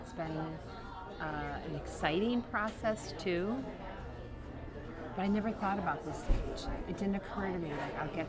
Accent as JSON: {"language": "English", "town": "Milwaukee", "region": "Wisconsin", "country": "United States", "said": "I liked. I'm from Milwaukee. I drank beer more than wine."}